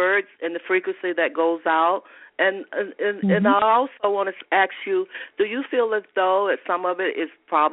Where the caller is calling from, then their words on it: Atlanta, Georgia, United States; I'm calling from Atlanta.